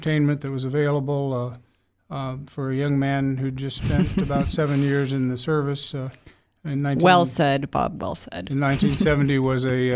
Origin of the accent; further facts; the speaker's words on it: Topeka, Kansas, United States; also born or lived in Oregon; I was raised in Topeka, Kansas, by a single mom. My parents never got married, which was a big deal back in the 40s. We moved back from Oregon, where I was born, to Topeka and lived with my grandmother